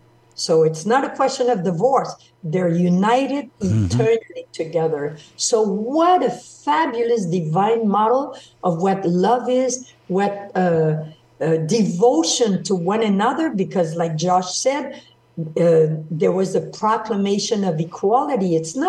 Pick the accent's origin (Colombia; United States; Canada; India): Canada; Montreal, Quebec; I'm from Montreal, Canada.